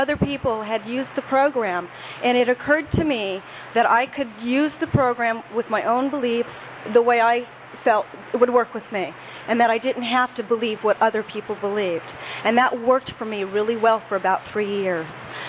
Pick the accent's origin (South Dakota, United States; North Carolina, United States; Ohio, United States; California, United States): California, United States; Pasadena; I'm from Pasadena, California originally